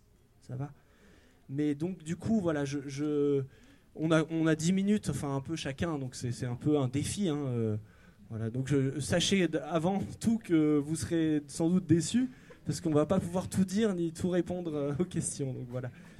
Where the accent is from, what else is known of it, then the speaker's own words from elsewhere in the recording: Amiens, Hauts-de-France, France; Je suis de Amiens, nord de la France là.